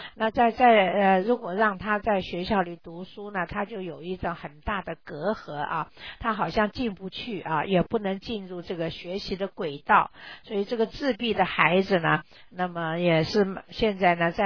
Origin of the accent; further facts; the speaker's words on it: Taiwan; 那么这个肢体残障呢我是从台湾来的嘛